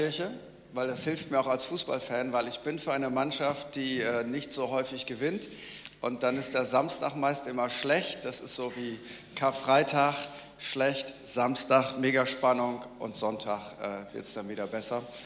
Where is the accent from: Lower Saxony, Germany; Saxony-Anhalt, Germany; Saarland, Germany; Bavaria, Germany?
Lower Saxony, Germany; born there; Ich bin gebürtiger Ostfriese